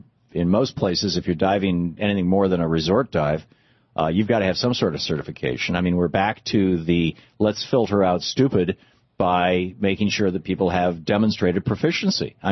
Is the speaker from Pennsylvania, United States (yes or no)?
no; Michigan, United States; I grew up in Michigan.